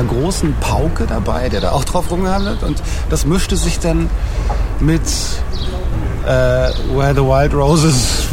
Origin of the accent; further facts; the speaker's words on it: Berlin, Germany; das hat man sich als Berliner oder Kreuzberger fragt man sich anfangs